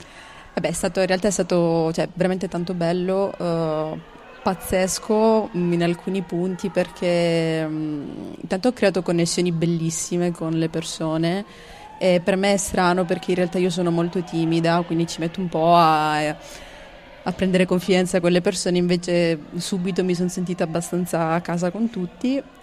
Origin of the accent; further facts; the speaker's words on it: Calabria, Italy; now in Padua, Italy; vengo sono originaria della Calabria, però lavoro a Padova